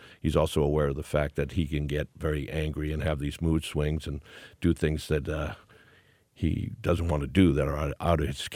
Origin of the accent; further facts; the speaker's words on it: Boston, Massachusetts, United States; accent: Boston; I'm originally from Boston, and you might be able to hear it.